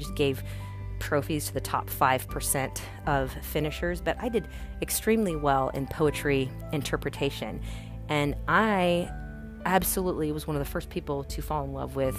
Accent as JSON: {"language": "English", "town": "Benkelman", "region": "Nebraska", "country": "United States", "tie": "born or raised there", "said": "it was about my hometown, Benkelman, Nebraska"}